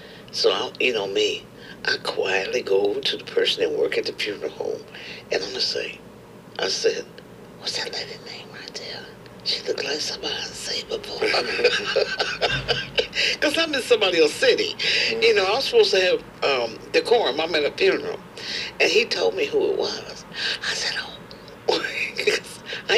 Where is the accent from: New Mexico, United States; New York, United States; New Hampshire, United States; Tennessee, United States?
Tennessee, United States; Nashville; I said, I'm from Nashville, and I work at Fisk University's radio station, WFSK